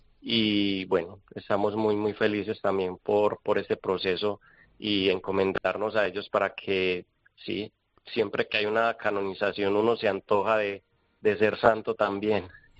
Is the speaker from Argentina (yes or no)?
no; Colombia; now in Venezuela; nosotros, la mayoría de la comunidad somos hermanos colombianos, vecinos de Venezuela